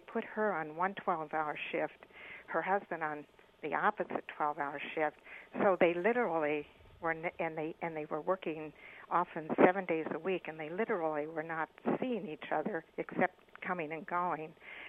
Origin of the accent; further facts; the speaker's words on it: Pennsylvania, United States; I grew up in Pennsylvania. My father was a factory worker and a steel worker, and there were unions there